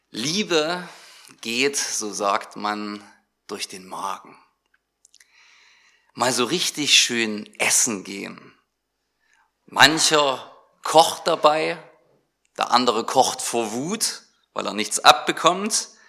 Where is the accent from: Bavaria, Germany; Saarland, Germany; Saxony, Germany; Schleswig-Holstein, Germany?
Saxony, Germany; Sosa; Ich darf euch liebe Grüße sagen aus Sosa, aus meiner Heimatgemeinde.